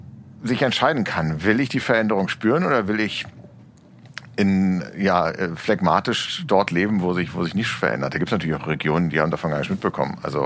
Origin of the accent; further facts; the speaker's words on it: Berlin, Germany; Ich gehöre zu den 49% noch geborenen Berliner. Ich bin die Minderheit, genau.